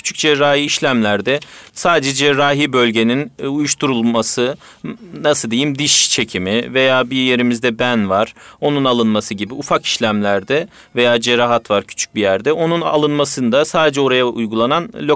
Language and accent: Turkish; Konya, Turkey; born there; now in Istanbul, Turkey; anestezi ve reanimasyon doktoruyum. 1981 Konya doğumluyum. Selçuk Üniversitesi Tıp Fakültesi mezunuyum. Haseki Eğitim Araştırma Hastanesi'nde anestezi eğitimimi aldım. Şimdi İstanbul'da özel bir hastanede devam ediyorum görevime.